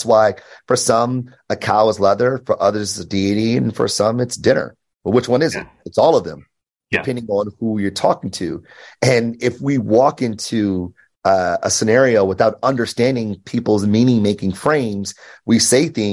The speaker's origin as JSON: {"language": "English", "town": "Detroit", "region": "Michigan", "country": "United States", "tie": "born or raised there", "said": "So I grew up in Detroit, born and raised."}